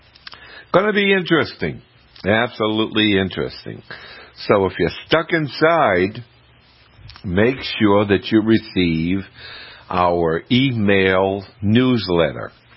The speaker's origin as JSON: {"language": "English", "region": "New England", "country": "United States", "tie": "born or raised there", "said": "And growing up in New England"}